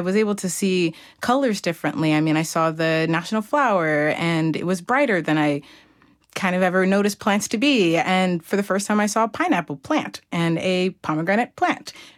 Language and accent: English; New York, United States; I grew up outside of New York City, and it was a sort of urban, suburban experience.